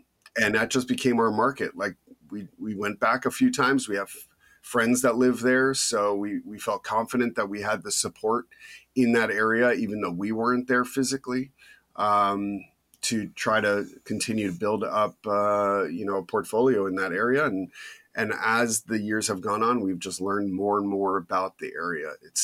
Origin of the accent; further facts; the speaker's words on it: New York, United States; also born or lived in California; I'm from New York originally, like you, Gino